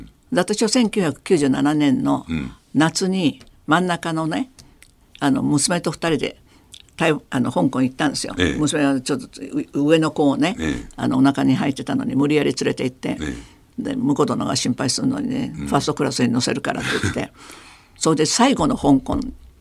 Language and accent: Japanese; Taiwan; 私は中国人がよく分かってたし、台湾で生きてきたから、ね、日本の統治も経験したし、中国人も見てるし